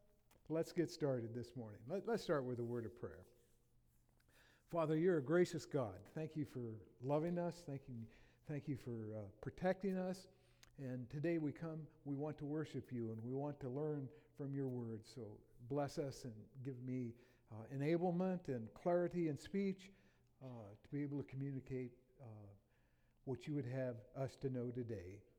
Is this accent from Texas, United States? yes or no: no; Iowa, United States; moved away as an adult; now in Vancouver, Canada; Addie and I came from Iowa back in the mid-80s, 83 we actually came, and I went to school at Regent, the seminary in Vancouver.